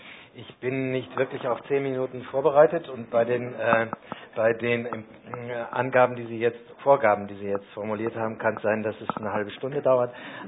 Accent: North Rhine-Westphalia, Germany; now in Austria; ich komme aus dem Ruhrgebiet und bin immer noch Neu-Oberösterreicher, wenn man so will, auch nach fast sieben Jahren.

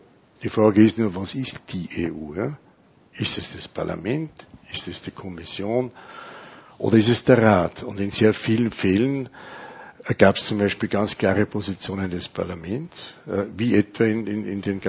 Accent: Schärding, Upper Austria, Austria; born there; ich kann mich als junger Mensch erinnern, dass ich bin in Scherding geboren

